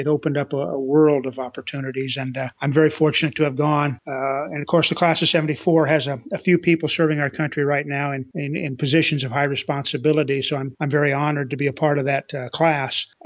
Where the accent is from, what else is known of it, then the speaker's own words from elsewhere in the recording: Iowa, United States; I'll start with the fact that I was raised in Iowa and to parents who were actually pretty poor. We were raised in poverty